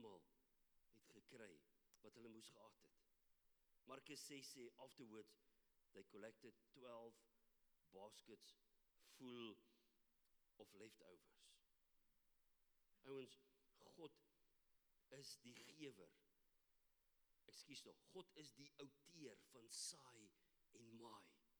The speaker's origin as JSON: {"language": "Afrikaans", "region": "Free State", "country": "South Africa", "said": "Okay, ek is 'n Vrystater."}